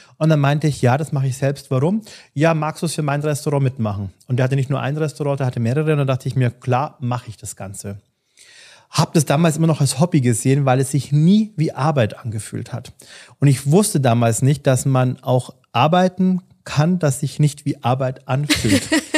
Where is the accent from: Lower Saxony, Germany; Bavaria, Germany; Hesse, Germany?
Bavaria, Germany; ich komme ja aus Bayern